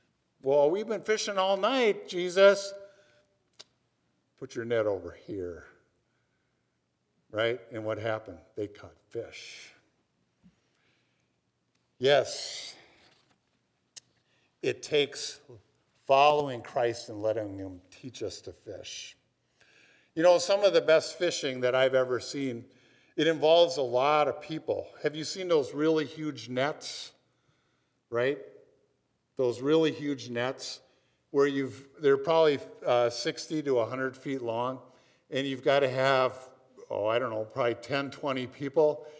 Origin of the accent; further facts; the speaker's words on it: Minnesota, United States; I mean, I grew up fishing. I'm from Minnesota.